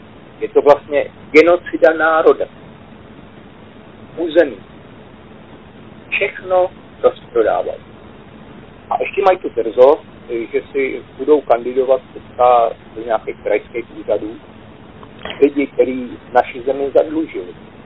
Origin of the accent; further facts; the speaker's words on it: Moravia, Czechia; já jako Moravák tam prostě jdu